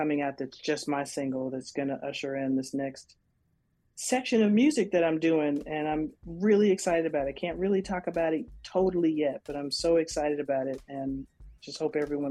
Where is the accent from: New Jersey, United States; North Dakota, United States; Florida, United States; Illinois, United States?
Illinois, United States; Chicago; As you know, I'm from Chicago, which is, you know, just up the road.